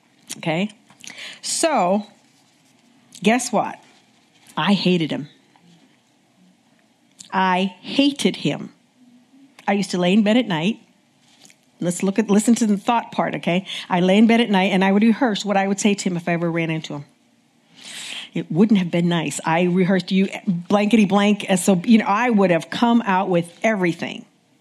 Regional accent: Pennsylvania, United States; now in New York, United States; So I went to nursing school, graduated, moved out to New York. I was raised in Pennsylvania.

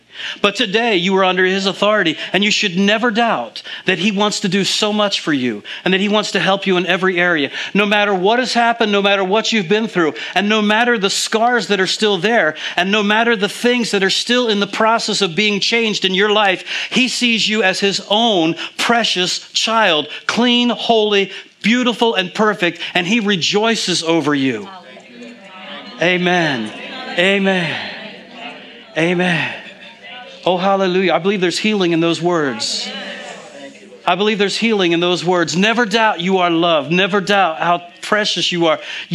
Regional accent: New Jersey, United States; I grew up here in New Jersey, in the southern part of New Jersey. We used to call it the Independent Commonwealth of South Jersey.

